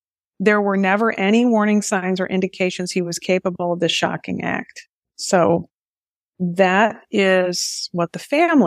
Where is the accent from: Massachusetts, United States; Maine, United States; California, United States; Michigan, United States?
Michigan, United States; Just like in the Oxford High School shooting in Michigan, my home state